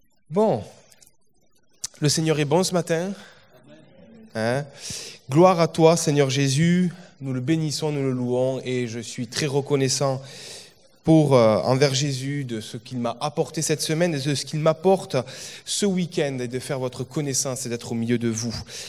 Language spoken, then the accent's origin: French; Albi, Occitanie, France; je suis originaire d'Albi, je suis d'Albi, tout simplement dans le Tarn, à côté de Toulouse.